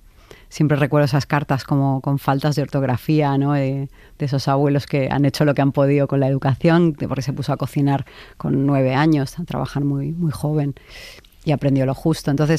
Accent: Mar del Plata, Buenos Aires Province, Argentina; born there; Pues nací en Mar del Plata, ya para empezar.

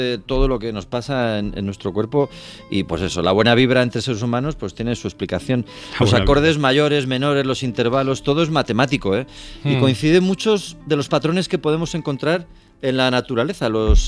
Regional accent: Burgos, Castile and León, Spain; Yo no soy budista, soy de Burgos, soy burguista.

